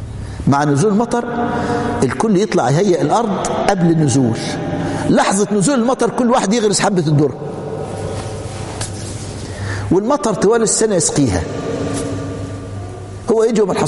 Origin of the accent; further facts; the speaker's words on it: Egypt; وعندنا في مصر لا أحد يلتفت إليه،